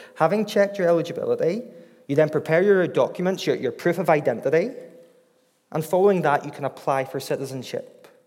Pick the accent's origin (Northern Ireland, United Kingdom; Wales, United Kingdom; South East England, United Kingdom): Northern Ireland, United Kingdom; I'm from Northern Ireland. It's a different type of English where I'm from.